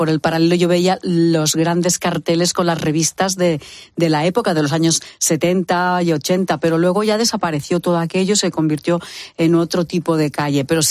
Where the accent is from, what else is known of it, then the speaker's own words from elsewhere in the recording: Barcelona, Catalonia, Spain; yo nací en el paralelo, en el Poble Sec, donde … muy cerquita, por el mismo barrio.